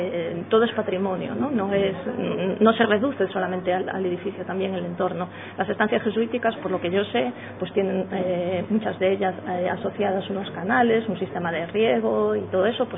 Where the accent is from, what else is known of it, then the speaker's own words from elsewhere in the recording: Galicia, Spain; En Galicia, de donde yo soy, tenemos el Camino a Santiago